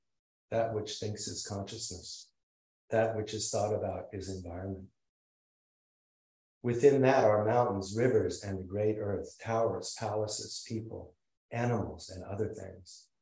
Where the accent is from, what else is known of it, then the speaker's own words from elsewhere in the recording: Seattle, Washington, United States; born there; I can say I was born in Seattle, but I have no memory of that.